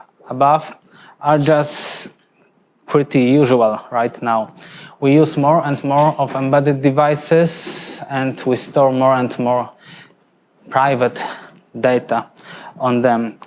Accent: Poland; now in Switzerland; I come from Poland, but currently I'm based in Switzerland.

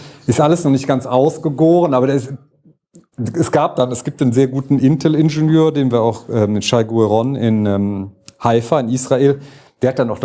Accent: Cologne, North Rhine-Westphalia, Germany; aber als Kölner, ne

